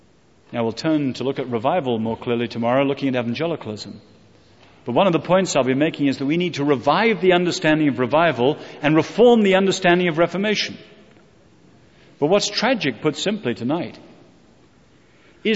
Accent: England, United Kingdom; now in United States; I speak to you as an Englishman. I'm married to an American.

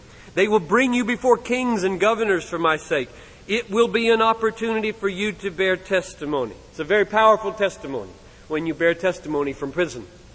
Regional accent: United States; I'm an American. I'm almost drowning in luxury.

